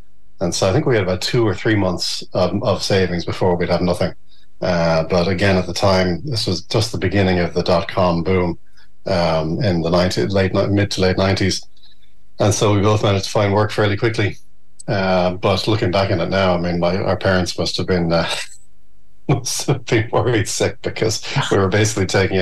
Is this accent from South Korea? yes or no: no; Dun Laoghaire, Leinster, Ireland; So I grew up in Dublin, in Dunleary